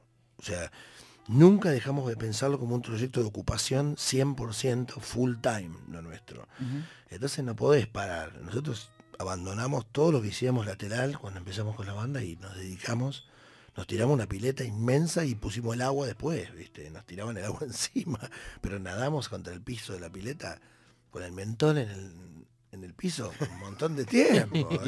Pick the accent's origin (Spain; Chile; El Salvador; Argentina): Argentina; somos argentinos